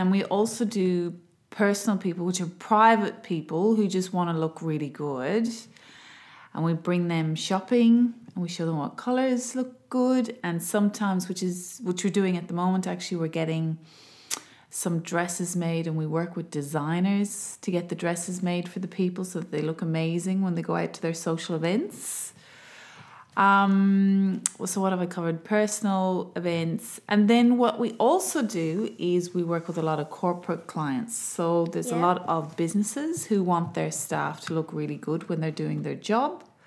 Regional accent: Ireland; Because I'm originally from Ireland.

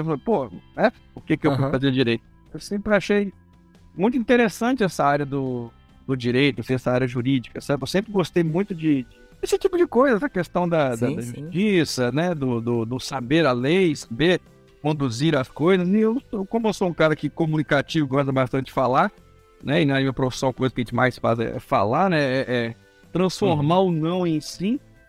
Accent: Belo Horizonte, Minas Gerais, Brazil; sou de Minas Gerais, sou de Belo Horizonte.

